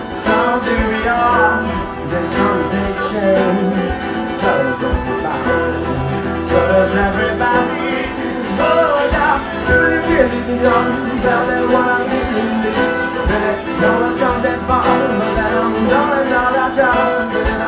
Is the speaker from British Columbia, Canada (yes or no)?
no; Toronto, Ontario, Canada; We're from Toronto, so travel all the way out here from Toronto